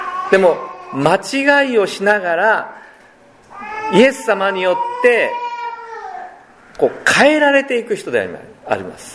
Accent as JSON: {"language": "Japanese", "region": "Kyushu", "country": "Japan", "tie": "born there", "said": "私は九州で生まれましたから、どうしても九州の何て言いますか、味というか九州の人たちの考え方じゃないですけど、気質っていうんですかね、そういうのやっぱり持ってますよね。"}